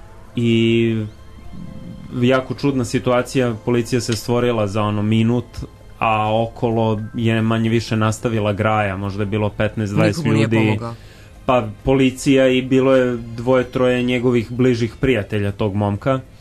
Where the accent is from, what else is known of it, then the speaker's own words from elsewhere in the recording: Belgrade, Serbia; u kraju mom, gde sam odrastao na Novom Beogradu.